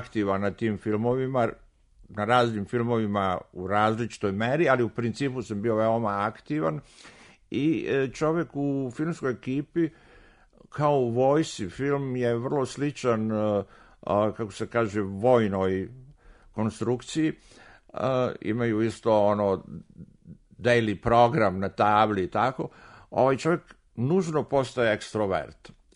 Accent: Bosnia & Herzegovina; Znači, 6 dana juna tiče se Bosne, odakle sam ja došao.

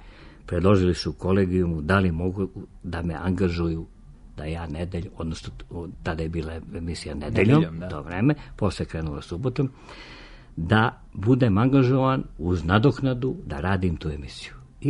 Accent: Sokobanja, Zaječar District, Serbia; Ja sam rodom iz Soko Banje

